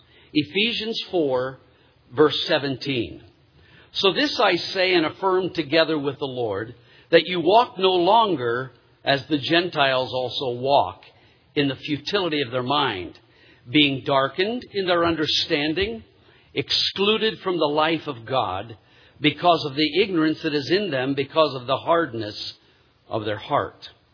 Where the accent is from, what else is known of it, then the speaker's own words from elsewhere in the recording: Pine Grove, California, United States; I'm from Pine Grove, California. And Pine Grove, if you don't know where Pine Grove is, we're about 10 miles north of Jackson.